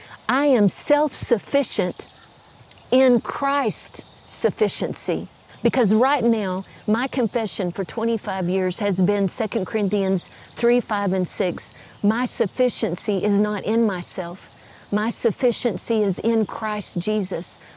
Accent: Texas, United States; Well, you know, I am a Texan, right? And that "don't mess with Texas," that's a real attitude, which I like, by the way.

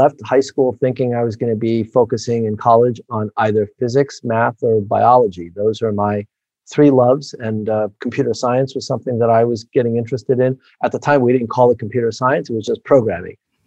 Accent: New York City, New York, United States; also born or lived in Taiwan; to move to Taiwan, lived there until I was about 5 years old, and then we moved to New York City. So I grew up in New York.

